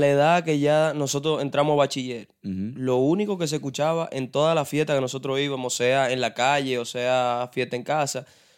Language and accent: Spanish; Dominican Republic; nosotros que somos dominicanos